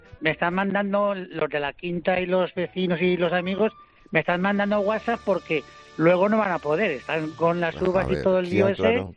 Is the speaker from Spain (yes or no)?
yes; Godelleta, Valencian Community, Spain; Soy de Godelleta, Valencia. Soy de un pueblo de estos afectados por la dana.